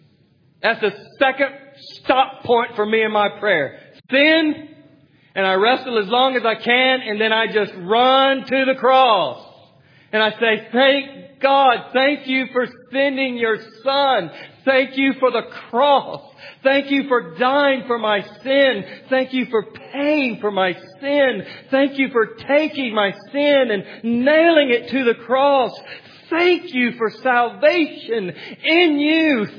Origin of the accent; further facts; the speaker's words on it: the South, United States; but I'm from the South and when we get excited we yell!